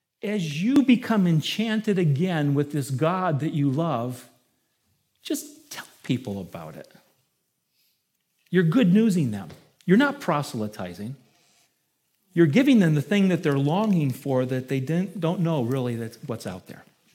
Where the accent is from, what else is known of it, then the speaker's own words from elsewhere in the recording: Ohio, United States; accent: Ohio; Is it my Ohio accent?